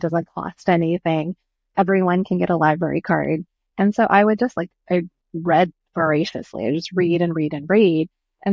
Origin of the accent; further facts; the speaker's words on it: Ohio, United States; Well, I think growing up in Ohio, for example, without it actually, there weren't other Asian people.